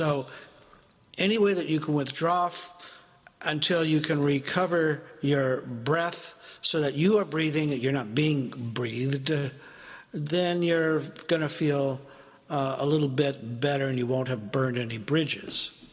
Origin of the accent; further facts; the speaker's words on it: California, United States; As I understand, I am from California. Both LA and San Francisco, Oakland and Berkeley